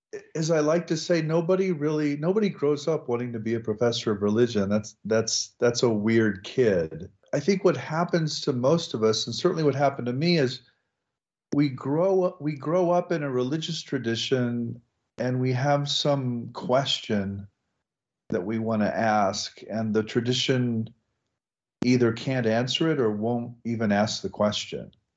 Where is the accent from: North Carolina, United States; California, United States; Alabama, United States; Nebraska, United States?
Nebraska, United States; So I grew up in the American Midwest. I grew up in Nebraska, and I grew up in a Roman Catholic German farming community, about 1,800 people.